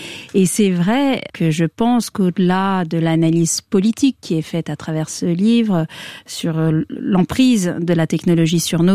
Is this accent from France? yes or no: yes; Annecy, Auvergne-Rhône-Alpes, France; Donc moi, je suis française, j'ai grandi à Annecy, là, tout à côté d'ici, dans cette nature merveilleuse, entre le lac et la montagne.